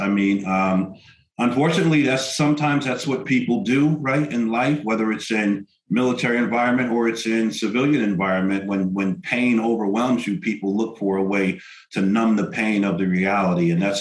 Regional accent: New Jersey, United States; So I'm originally from New Jersey in the Northeast there, New Jersey, a few miles away from New York, and grew up there in a great family.

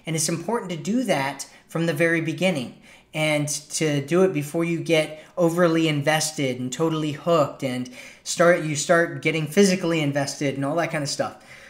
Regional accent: Ohio, United States; I grew up in Ohio, and my family was like that.

